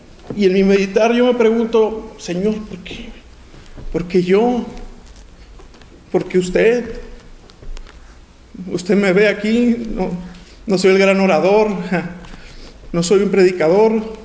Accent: Sinaloa, Mexico; Yo nací en un hogar cristiano. Somos nosotros de Sinaloa.

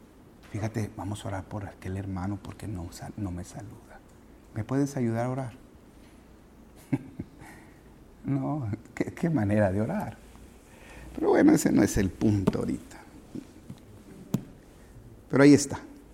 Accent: Tabasco, Mexico; Eso lo digo ya por alusión a mí, que yo soy tabasqueño.

